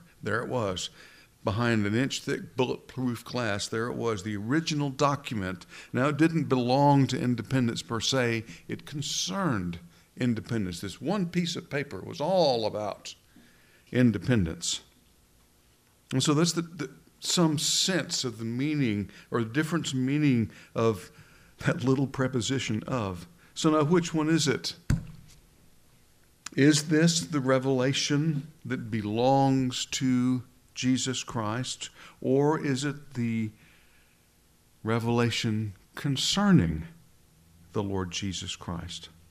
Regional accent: Memphis, Tennessee, United States; I grew up in Memphis, Tennessee

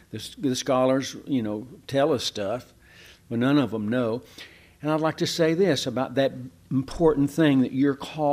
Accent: Cleburne, Texas, United States; Roy Dean and I have an ongoing joke about my hometown being a hick town in central Texas, Cleburne, Texas.

